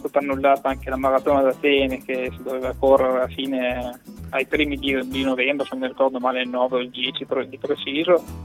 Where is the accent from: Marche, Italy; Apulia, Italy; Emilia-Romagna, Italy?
Emilia-Romagna, Italy; Medesano; Sì, sono di Medesano.